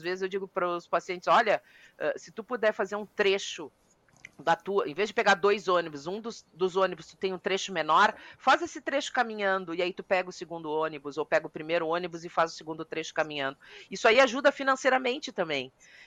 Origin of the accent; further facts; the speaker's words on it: Rio Grande do Sul, Brazil; eu sou do Rio Grande do Sul, então eu não posso dizer não come carne